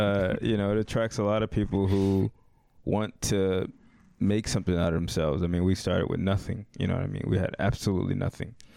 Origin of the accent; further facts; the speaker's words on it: Newark, New Jersey, United States; Okay, so first part is like where we grew up. We grew up in Newark, New Jersey.